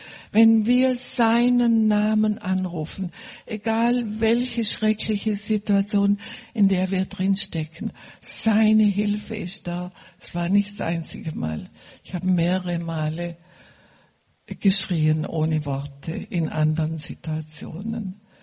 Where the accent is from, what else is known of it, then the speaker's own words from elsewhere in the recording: Bregenz, Vorarlberg, Austria; born there; Ich war in Bregenz, also ich bin in Bregenz geboren am Bodensee